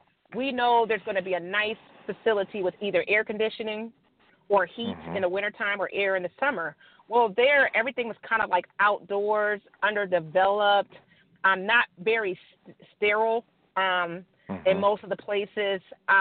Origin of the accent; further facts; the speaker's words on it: Akron, Ohio, United States; now in Pittsburgh, United States; my journey to ACAC, I came from Akron, Ohio to Pittsburgh. I'm thinking, oh, man, I'm leaving my family. I'm leaving my friends.